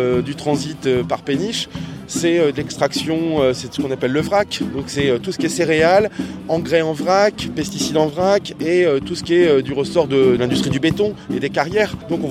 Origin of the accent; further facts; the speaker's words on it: Méru, Hauts-de-France, France; j'ai grandi à Méru, donc Compiègne, Creil, tout ça.